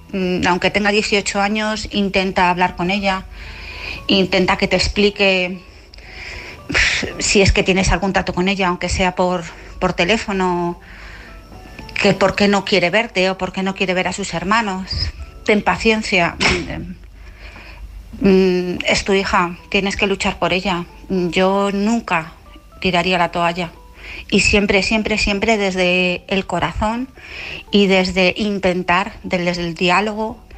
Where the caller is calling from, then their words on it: Madrid, Community of Madrid, Spain; de Madrid.